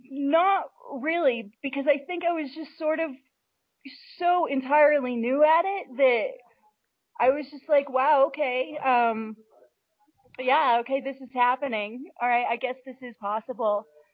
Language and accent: English; Canada; now in Alaska, United States; I was like, wow, I'm from Canada, but I'd been living in Alaska, and I really just didn't want to be that far north anymore.